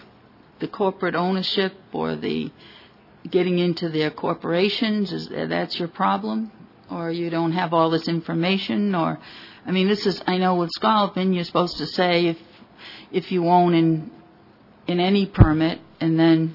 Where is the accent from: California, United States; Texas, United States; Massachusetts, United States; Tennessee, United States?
Massachusetts, United States; New Bedford; I come from New Bedford, and I own one scallop vessel and one permit.